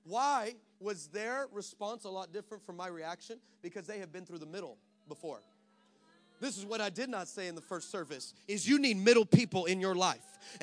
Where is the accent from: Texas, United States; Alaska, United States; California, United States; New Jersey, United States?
Texas, United States; I'm from Texas, trust me, I can say that.